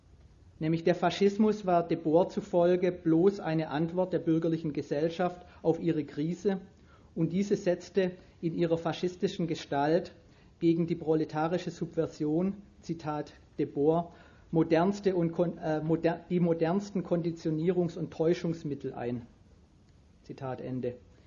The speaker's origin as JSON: {"language": "German", "town": "Stuttgart", "region": "Baden-Württemberg", "country": "Germany", "said": "ich komme ja aus Stuttgart"}